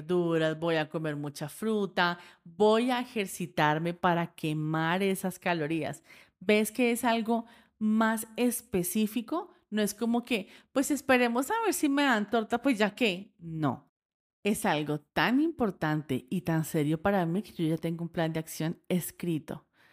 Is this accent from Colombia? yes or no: yes; Colombia; como buena colombiana no puedo vivir sin el café.